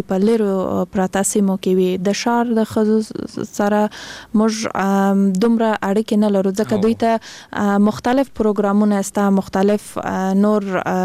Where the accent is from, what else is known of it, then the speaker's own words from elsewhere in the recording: Kandahar, Afghanistan; now in Kabul, Afghanistan; زه خپل د کندهار د ولایت یم